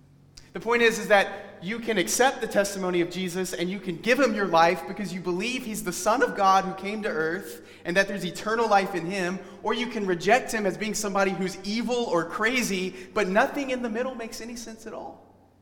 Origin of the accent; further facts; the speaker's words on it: Alabama, United States; also born or lived in San Francisco, United States; You know, I've told you guys that I grew up in Alabama and that I lived for 3 years in San Francisco before moving here.